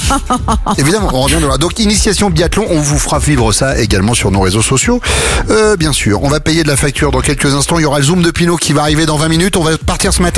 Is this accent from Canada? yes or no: no; Johannesburg, Gauteng, South Africa; French is a second language; On vient de Johannesburg.